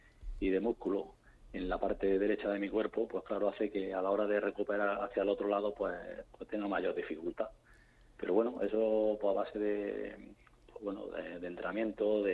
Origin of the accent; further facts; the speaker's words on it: Andalusia, Spain; pues ya precisamente en mi tierra, en Andalucía